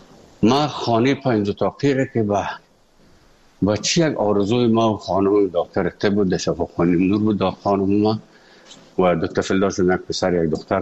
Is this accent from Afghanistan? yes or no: yes; Afghanistan; moved away; also born or lived in Moscow; از افغانستان بر آمدیم آمدیم سه مسکو 4 سال مسکو